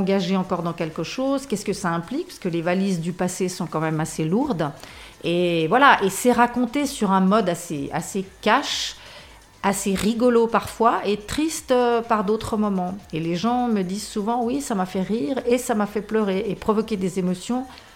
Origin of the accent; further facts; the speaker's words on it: Switzerland; Et chez nous, en Suisse, je ne sais pas